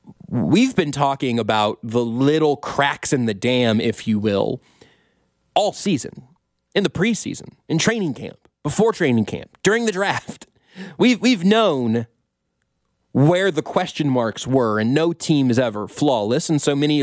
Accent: Kansas City, United States; also born or lived in Wichita; cursing God for allowing me to be born in the general Kansas City area. I was born in Wichita. I could have gone into what, the Cowboys? It would not have been better. We were in Kansas City by that time

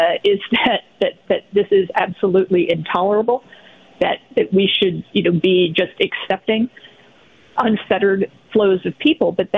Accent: Lancaster, Pennsylvania, United States; I grew up in Lancaster, so I know all about it.

